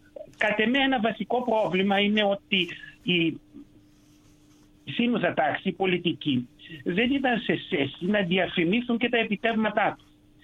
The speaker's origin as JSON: {"language": "Greek", "country": "Romania", "second_language": "Greek", "said": "εγώ ως Ρουμάνος πολίτης προβληματίζομαι για την αδράνεια των μυστικών υπηρεσιών."}